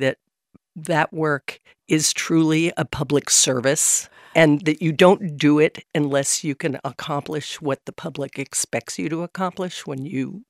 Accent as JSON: {"language": "English", "region": "California", "country": "United States", "said": "is leave and go back to my home state of California"}